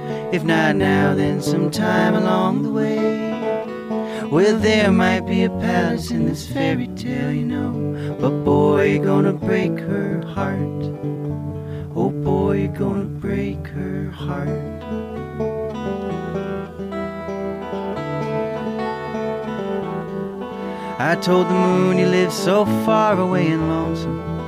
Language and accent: English; Peoria, Illinois, United States; I could also say that we grew up in Peoria, Illinois